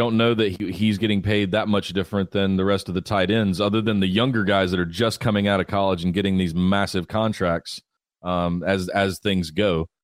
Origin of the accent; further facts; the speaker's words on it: Charlotte, North Carolina, United States; now in Los Angeles, United States; I hail from Charlotte, North Carolina, even though I've lived in Los Angeles for the last 10 years or so.